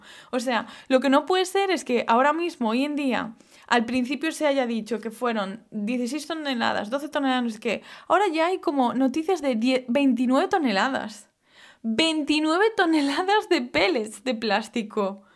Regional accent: Galicia, Spain; Os lo digo, en el alma como gallega, como bióloga de formación

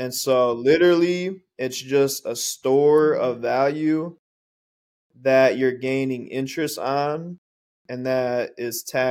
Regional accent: Michigan, United States; I grew up in Michigan.

